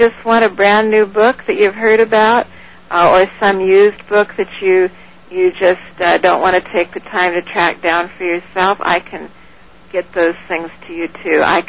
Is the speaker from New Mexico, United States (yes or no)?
no; Oregon, United States; also born or lived in Montana; I was in Montana with my bookstore for 13 years, and I grew up in Oregon.